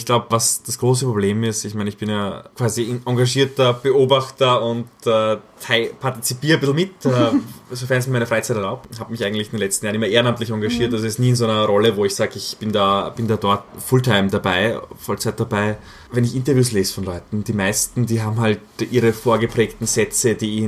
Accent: Graz, Styria, Austria; ich bin in Graz eben aufgewachsen, das ist 30 Minuten, wenn du ein bisschen schneller fährst von der slowenischen Grenze

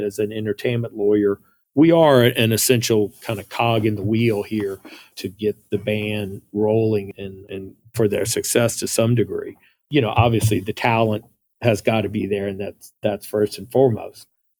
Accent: Lafayette, Louisiana, United States; I grew up in Lafayette, Louisiana, which is Cajun Creole country.

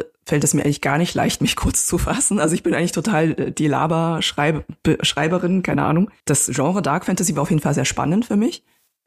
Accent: Munich, Bavaria, Germany; moved away as an adult; now in Berlin, Germany; Ich bin ursprünglich aus München, 2010 nach Berlin gezogen fürs Studium der vergleichenden Literaturwissenschaft. Ich bin halb Chinesin.

